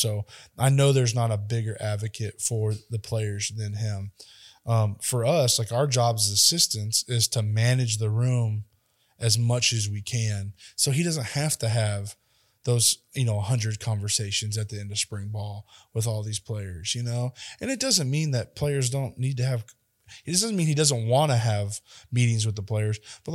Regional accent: Florida, United States; born there; I was born in Florida.

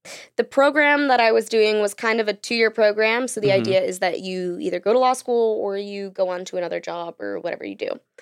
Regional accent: Boston, Massachusetts, United States; also born or lived in Connecticut; now in New York, United States; I am from Boston, okay. Originally. Yeah. Like outside of Boston, but yeah.

